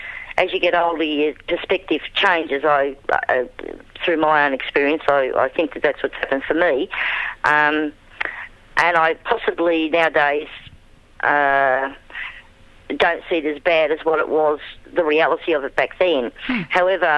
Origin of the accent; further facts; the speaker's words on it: New South Wales, Australia; also born or lived in far north Queensland; I've lived in rural areas. I grew up in the Hunter Valley with a population of about 5, actually. That's where I started my life.